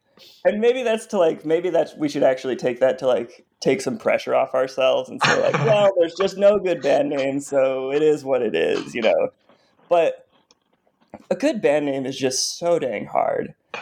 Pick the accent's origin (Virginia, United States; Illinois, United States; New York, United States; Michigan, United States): Illinois, United States; Chicago; now in Nashville, United States; we're mentioning we're from Chicago, we live in Nashville